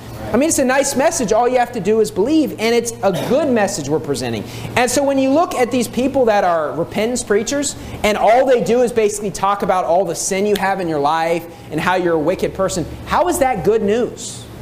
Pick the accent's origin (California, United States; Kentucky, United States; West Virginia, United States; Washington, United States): West Virginia, United States; because I grew up in West Virginia, and it's called the Mountain State.